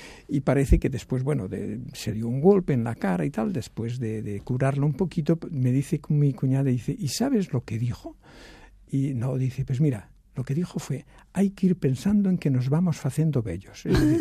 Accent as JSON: {"language": "Spanish", "town": "Vigo", "region": "Galicia", "country": "Spain", "said": "Yo de Galicia. Ah, muy bien, de Galicia. Pero la segunda pregunta es, ¿de dónde? ¿No? ¿De dónde? Y ese de dónde va avanzando hasta que llegas a la parroquia."}